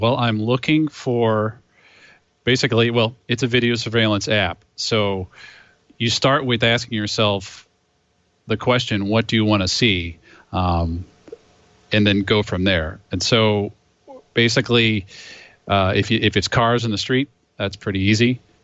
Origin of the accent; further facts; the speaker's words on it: St. Louis, Missouri, United States; I am from St. Louis, Missouri, metro area.